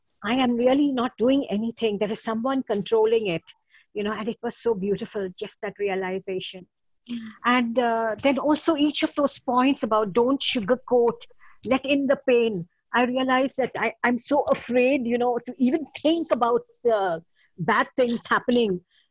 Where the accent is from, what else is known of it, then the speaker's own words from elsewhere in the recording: India; English is a second language; from India speaking.